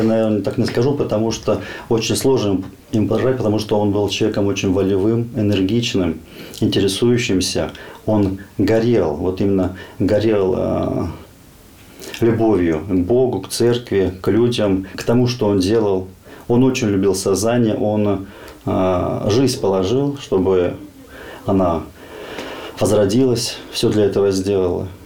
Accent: Kazakhstan; Сам родом я из Казахстана. Я там родился, вырос, закончил школу, институт педагогический.

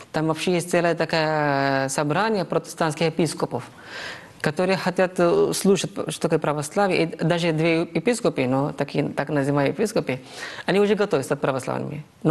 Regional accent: Maharashtra, India; first language Marathi; Russian is a second language; В моем штате на марате, на языке марате. Это мой родной язык.

